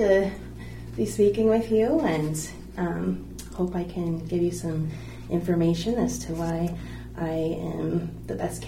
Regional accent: Buffalo, Wyoming, United States; Well, I grew up in Buffalo. I graduated from Buffalo High School and attended some college.

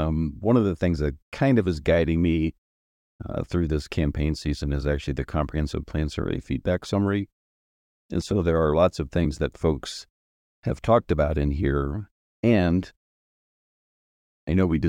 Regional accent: Pennsylvania, United States; Sure. I was born and raised in Pennsylvania, North Central Pennsylvania.

